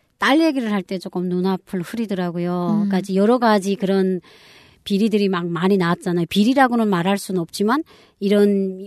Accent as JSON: {"language": "Korean", "country": "North Korea", "lives_now": "South Korea", "said": "또 우리가 대한민국에서만 산 게 아니라 북한을 경험한 탈북자잖아요."}